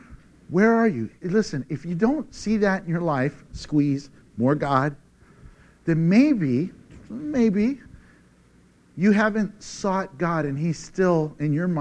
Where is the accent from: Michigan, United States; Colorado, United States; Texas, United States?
Texas, United States; Hey, I'm from Texas. I can say, y'all come.